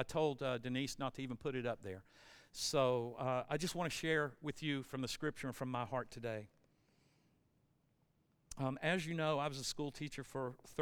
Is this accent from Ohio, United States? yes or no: no; Forest Park, Georgia, United States; I grew up in Clayton County. I grew up in Forest Park.